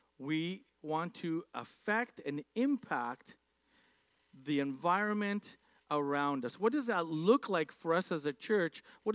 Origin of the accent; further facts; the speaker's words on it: Alberta, Canada; growing up in Alberta and being a pipeline kind of believing kid